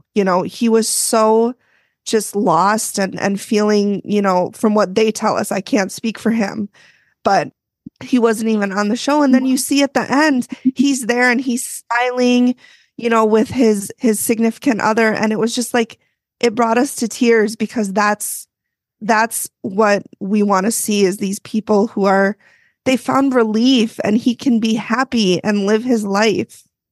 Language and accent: English; Minnesota, United States; Plus, we're Minnesotan, so we apologize for everything.